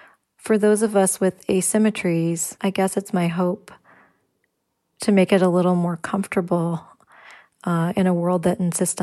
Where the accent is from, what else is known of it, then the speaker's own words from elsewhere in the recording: Ireland; I'm Irish, you know, thinking of how when we all drink, our eyes get a little droopy.